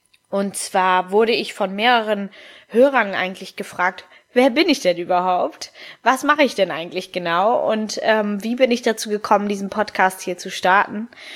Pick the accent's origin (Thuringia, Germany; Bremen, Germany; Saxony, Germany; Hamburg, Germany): Hamburg, Germany; ich bin 29 Jahre alt, ich komme aus Hamburg, ich bin durch meinen Vater, der halb Italiener und halb Argentiner ist, und meine Mama Deutsch, eine gute Mischung aus den dreien und bin aber hier in Hamburg geboren